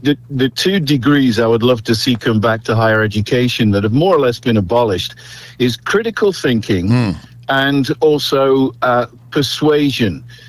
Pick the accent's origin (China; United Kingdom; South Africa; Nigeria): United Kingdom; moved away as an adult; now in United States; I come from a nation state. I come from Great Britain. I'm now an American citizen, but I grew up in a nation state, one nation, one state. I moved to a nation of 50 states